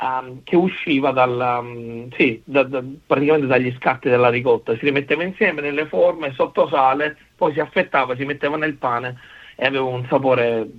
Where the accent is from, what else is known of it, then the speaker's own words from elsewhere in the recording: Sicily, Italy; essendo siciliano e nato in Sicilia